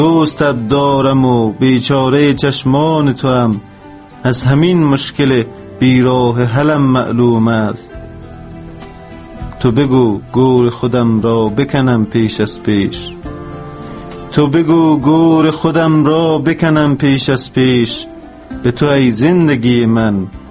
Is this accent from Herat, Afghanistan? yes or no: no; Chimtal, Balkh, Afghanistan; born there; سال 1366 در ولایت بلخ ولسوالی چمتال به دنیا آمدیم